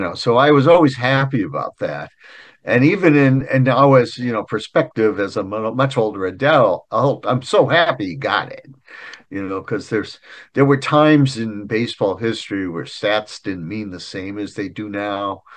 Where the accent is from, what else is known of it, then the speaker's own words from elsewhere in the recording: Boston, Massachusetts, United States; because I grew up in Boston, I was basically an American League fan